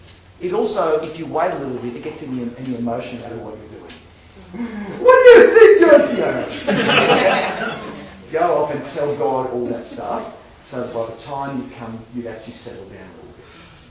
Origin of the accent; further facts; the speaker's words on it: Australia; I was speaking from Australian culture. I don't know how the Brits deal with this.